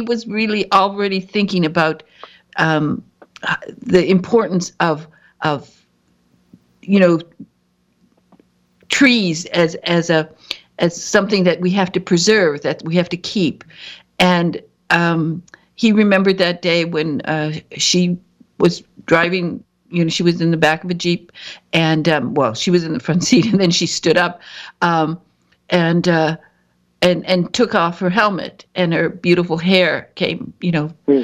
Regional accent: Michigan, United States; I come from Northern Michigan, my father was a lumberman.

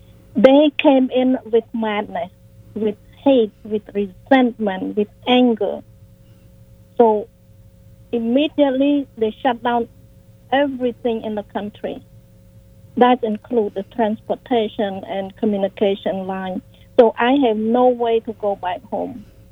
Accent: Cambodia; English is a second language; My life story is I grew up in Cambodia and as a child of a farmer

